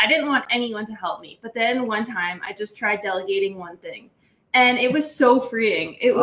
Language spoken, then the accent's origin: English; Canada